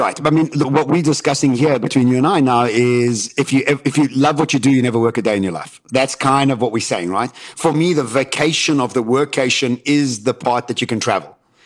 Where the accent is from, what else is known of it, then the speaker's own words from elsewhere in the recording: Johannesburg, Gauteng, South Africa; And especially us all growing up in Johannesburg